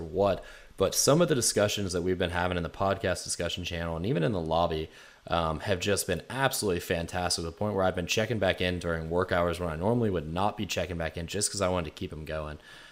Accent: United States; I live in Tennessee now, but I am from the Jack's area and would absolutely love to maybe grab a brew with you next time I'm in town.

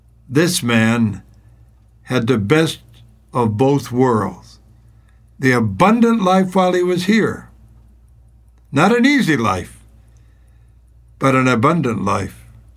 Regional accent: United States; As an American who loves his country

